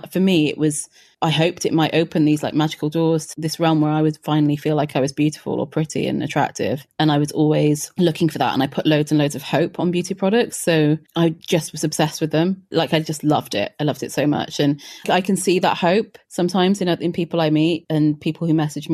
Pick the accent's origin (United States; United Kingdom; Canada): United Kingdom; Wales; Wales, yeah.